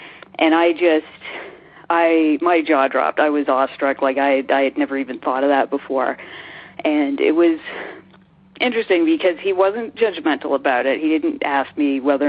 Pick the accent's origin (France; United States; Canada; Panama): Canada; Toronto, Ontario; I'm from Toronto, Canada.